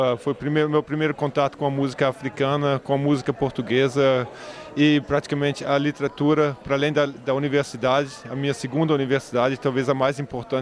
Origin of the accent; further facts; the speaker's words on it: Brazil; Portuguese is a second language; now in Frankfurt, Germany; Eu cresci no Brasil, vivi 6 anos no Brasil.